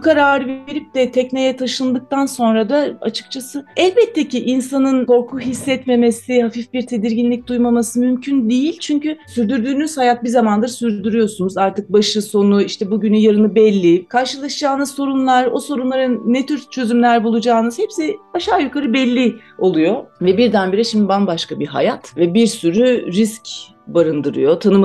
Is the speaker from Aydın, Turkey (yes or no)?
yes; Aydın, Turkey; 1977 yılında Aydın'da doğdum. Çocukluğum Aydın'da geçti. 8 yaşındayken Aydın'a bağlı bir köye taşındık. 4 yıl orada kaldık.